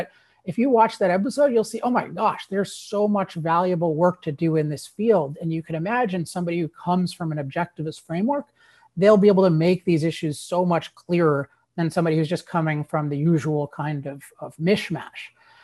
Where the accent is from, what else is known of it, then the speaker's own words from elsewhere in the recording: Maryland, United States; I lived in Maryland, or I grew up in Maryland, and you know, I just listened to those things all the time.